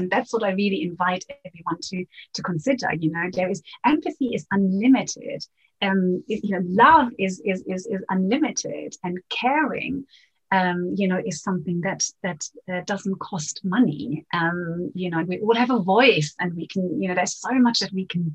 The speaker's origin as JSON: {"language": "English", "country": "Venezuela", "tie": "born or raised there", "said": "growing up in Venezuela"}